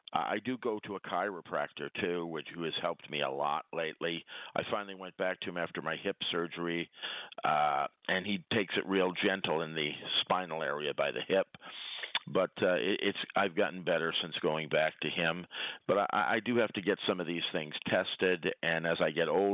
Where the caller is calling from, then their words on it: Quebec, Canada; from the South Shore of the St. Lawrence Seaway.